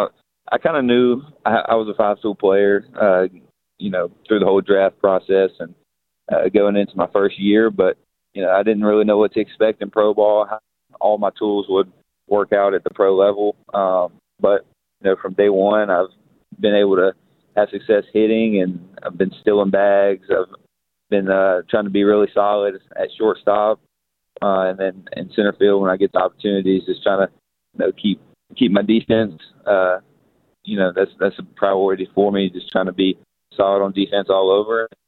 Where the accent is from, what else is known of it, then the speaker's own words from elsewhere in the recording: Jackson, Mississippi, United States; No, I'm from the Jackson area.